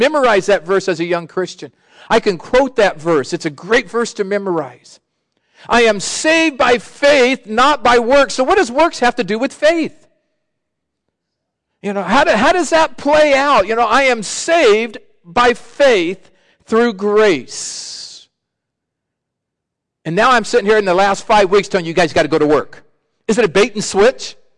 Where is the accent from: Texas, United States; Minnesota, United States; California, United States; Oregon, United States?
California, United States; Sacramento; I grew up in Sacramento, state capital.